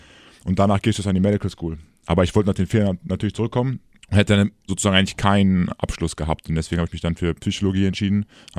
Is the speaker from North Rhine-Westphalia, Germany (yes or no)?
yes; Leverkusen, North Rhine-Westphalia, Germany; born there; Ich bin im Rheinland, also passt alles.